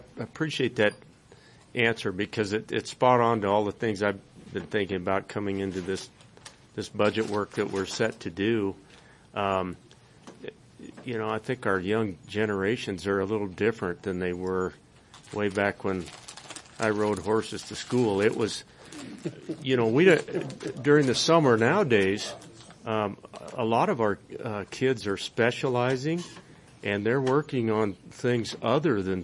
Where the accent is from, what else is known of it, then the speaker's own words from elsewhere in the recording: Daniel, Wyoming, United States; quite a bit of the rural America that I grew up in over in Daniel, Wyoming, continues to change.